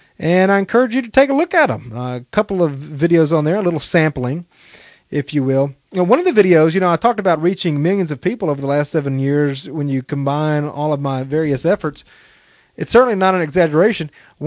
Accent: Memphis, Tennessee, United States; born there; this is where I was born. I was born in Memphis, and I'm going to die in Memphis. You know, this was the place where my roots began.

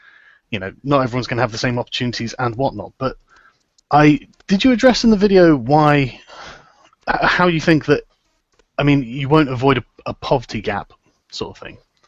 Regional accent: United Kingdom; because I'm British

